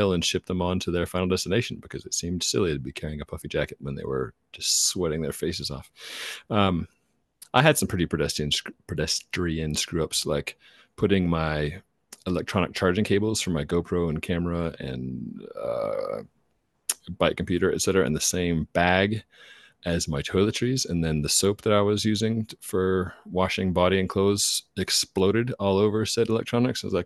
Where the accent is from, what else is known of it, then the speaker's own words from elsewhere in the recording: Albuquerque, New Mexico, United States; I'm from Albuquerque, New Mexico.